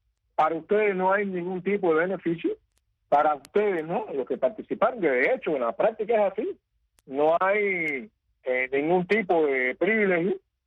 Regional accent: Pedro Betancourt, Matanzas, Cuba; born there; yo conozco casos de mi pueblo donde nací, en Pedro Betancur

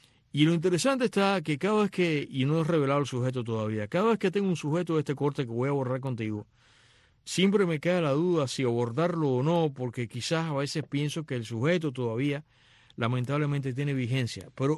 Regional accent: Cuba

